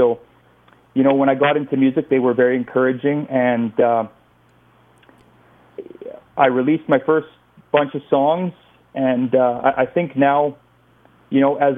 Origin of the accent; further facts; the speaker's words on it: Manitoba, Canada; now in Alberta, Canada; I was originally from Manitoba. I'm now based loosely in Alberta. It's kind of a back and forth situation.